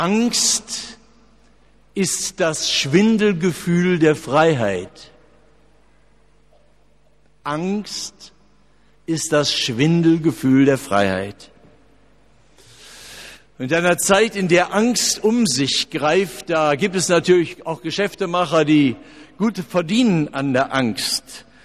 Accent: Essen, North Rhine-Westphalia, Germany; Ich komme ja aus dem Ruhrgebiet, ich kann ja gar nicht richtig Deutsch. Und das soll man dann in andere Sprachen übersetzen, nicht wahr? Ja, wir im Ruhrgebiet in Essen, wir waren immer dankbar, wenn wir mein und dein auseinanderhalten können.

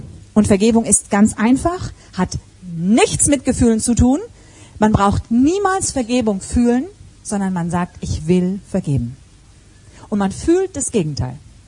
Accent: Hamburg, Germany; Und so eine Hanseatin macht das normalerweise nicht. Ich bin eine geborene Hamburgerin

